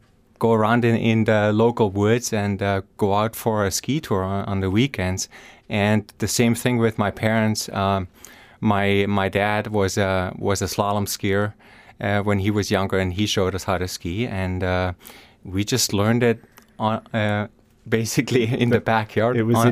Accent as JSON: {"language": "English", "country": "Germany", "tie": "born or raised there", "second_language": "English", "lives_now": "Alaska, United States", "said": "I came up here from Europe. I grew up in southwestern Germany, and Alaska was just too big of a country to pass up on the way to ski."}